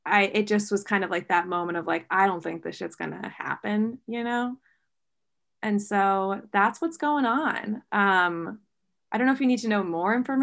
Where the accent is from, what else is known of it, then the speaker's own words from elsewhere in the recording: New York, United States; now in West Coast, United States; I'm from New York originally and not going back to the East Coast.